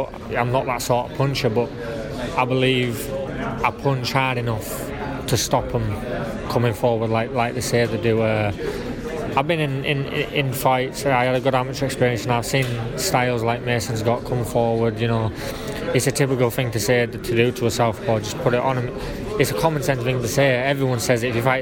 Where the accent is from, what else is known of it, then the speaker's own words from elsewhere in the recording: Bradford, Yorkshire and the Humber, United Kingdom; I know even though I'm from Bradford